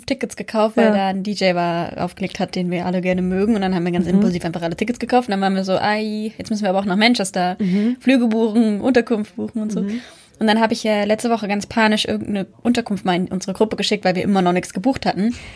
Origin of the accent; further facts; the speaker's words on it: Copenhagen, Capital Region of Denmark, Denmark; weil ich komme aus Kopenhagen. Also von Kopenhagen.